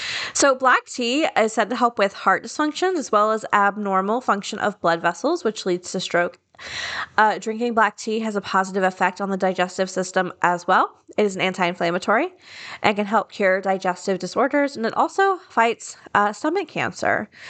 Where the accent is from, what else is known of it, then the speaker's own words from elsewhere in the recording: the South, United States; Because I grew up in the South and we drink almost exclusively black tea.